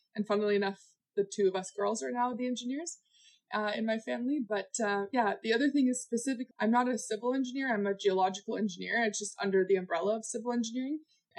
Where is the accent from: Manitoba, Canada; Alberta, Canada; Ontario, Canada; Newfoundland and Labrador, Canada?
Ontario, Canada; Niagara Falls; I grew up in Niagara Falls in a very international family. We traveled a lot